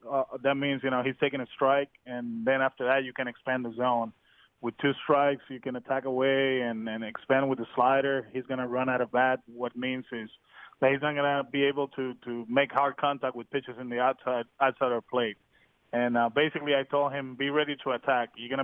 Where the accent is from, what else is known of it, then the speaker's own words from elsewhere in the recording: Caguas, Puerto Rico; I managed winter ball in Puerto Rico. I actually managed my hometown team, the Caguas Criollos.